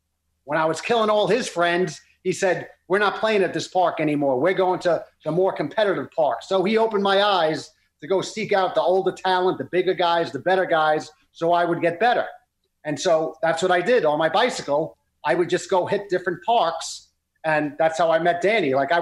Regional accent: Brooklyn, New York, United States; All right, we grew up in Brooklyn. Brooklyn basketball is king.

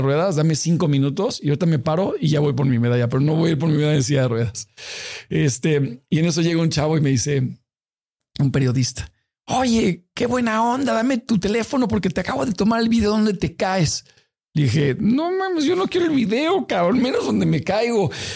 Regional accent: Mexico; soy mexicano. No hay bronca.

